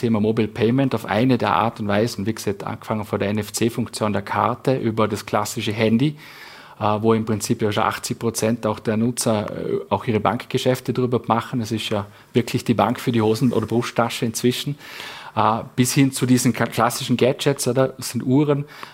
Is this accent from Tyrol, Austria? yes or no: no; Vorarlberg, Austria; wo man es als Vorarlberger einfach, ja, du fischst dir das Vierten